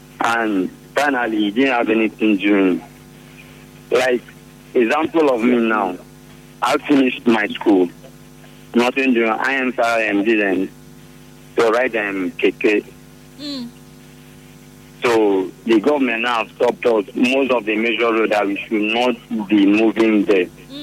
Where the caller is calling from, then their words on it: United States; I'm calling from the United States.